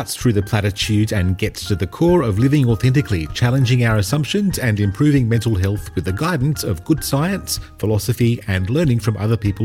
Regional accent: Sydney, New South Wales, Australia; Yeah, I'm with you there, though, because I came from Sydney.

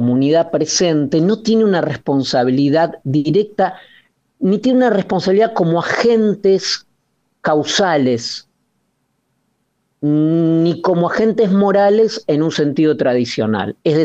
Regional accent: Argentina; yo tengo una responsabilidad, digamos así, frente como argentino

